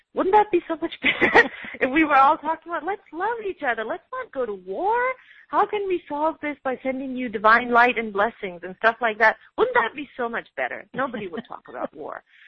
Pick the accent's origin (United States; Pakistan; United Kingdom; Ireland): Pakistan; because I am from Pakistan. I grew up there.